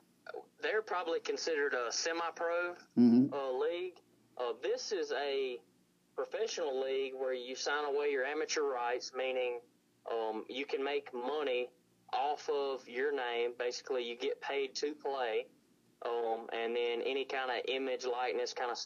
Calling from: Punta Gorda, Florida, United States; I'm out here. I am coming from Punta Gorda, Florida.

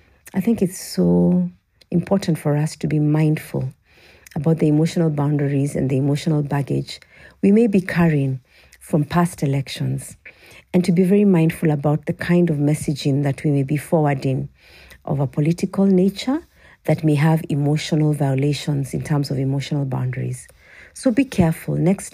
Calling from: Nairobi, Kenya; Here in Kenya, I'm shooting this from Nairobi, Kenya

